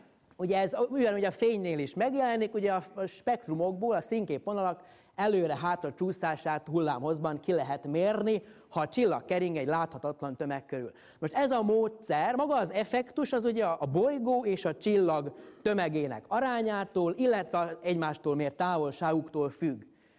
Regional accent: Hungary; büszkén mondhatom el, mint magyar csillagász

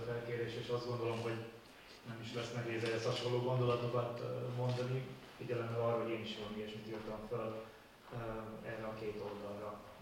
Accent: Hungary; noha igazán büszkék lehetünk erre a korszakra magyarként. Ami Itáliában szokványos utcaképnek tűnik, az nálunk a múzeumban őrzött kincs.

